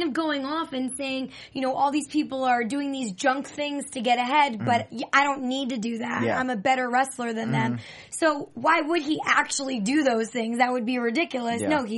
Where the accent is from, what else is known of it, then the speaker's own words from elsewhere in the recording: New York, United States; I mean, I'm from New York, but Carmella is Staten Island, represent New York